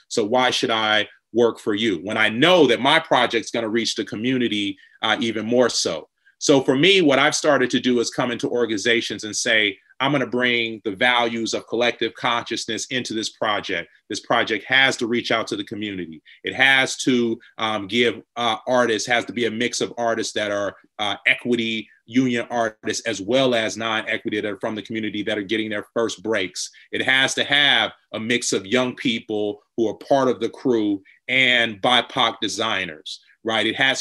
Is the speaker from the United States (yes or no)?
yes; Detroit, Michigan, United States; that was based on experiences that I had growing up in Detroit, and friends and my community that I've been around, being from a chocolate city like Detroit